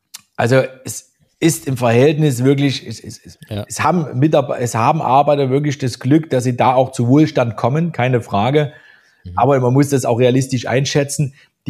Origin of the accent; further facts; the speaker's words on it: East Germany, Germany; born there; ich bin ja selber in der DDR geboren, bin auch Jungpionier gewesen und habe eine sozialistische Ausbildung genossen, also keine Ausbildung, aber eine kleine Prägung, bis zum Kindergartenalter und bis zum Eintritt in die Schule.